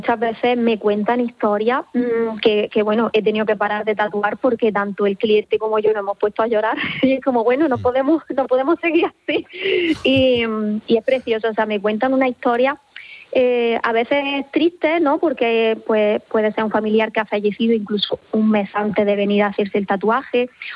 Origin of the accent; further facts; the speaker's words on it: Almería, Andalusia, Spain; soy de Almería, aunque llevo muchísimos años aquí, y el mar siempre me ha llamado mucho